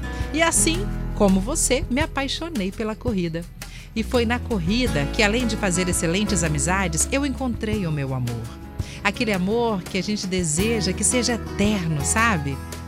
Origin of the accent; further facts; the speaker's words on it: Vitória, Espírito Santo, Brazil; sou do centro de Vitória.